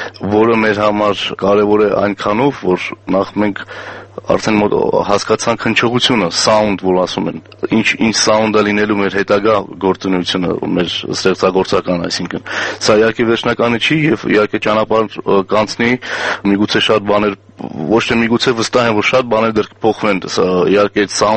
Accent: Vanadzor, Lori, Armenia; born there; ծնունդով Հայաստանից եմ, իմ հայրական կողմը Թբիլիսը հայեր են, մայրական կողմս Մշեցի, բայց ես ծնվել եմ քաղաք Վանաձորում, գիրովական։

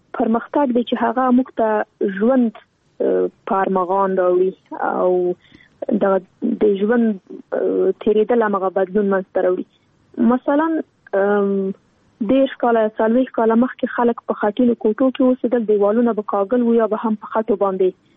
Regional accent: Afghanistan; نن ورځ موږ څومره کلونه کېږي چې په افغانستان کې جګړه روانه ده زه خو شخصا په جګړه کې پیدا شوی یم دا په جګړه کې رالویا شولم

